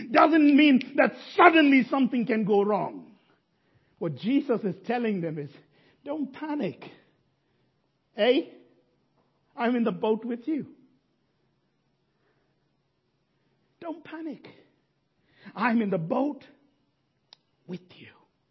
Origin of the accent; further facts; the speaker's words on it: India; Think of, I'm an Indian man, and by 30 you should get married as a boy.